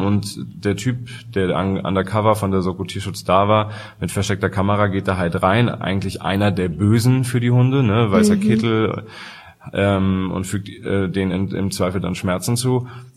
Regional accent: Hamburg, Germany; weil ich komme ja aus Hamburg

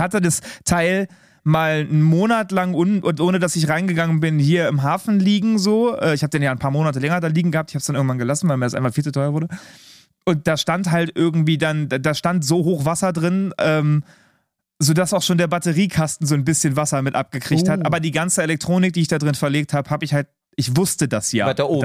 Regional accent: Berlin, Germany; wir sind in West-Berlin aufgewachsen. Ich komme aus der Ecke von Tegel. Wir haben quasi im Wald gewohnt.

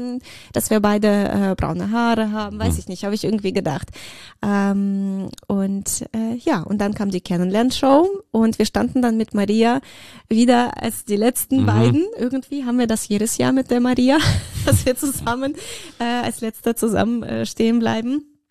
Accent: Russia; accent: Russian; Mit meinem russischen Akzent.

